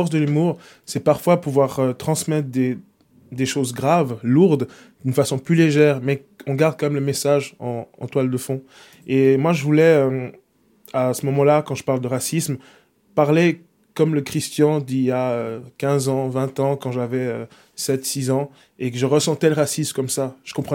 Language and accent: French; Neuchâtel, Switzerland; Je suis Neuchâtelois. C'est-à-dire que moi, je suis arrivé ici, j'avais quelques mois. Et pour moi, Neuchâtel, ça a toujours été ma ville.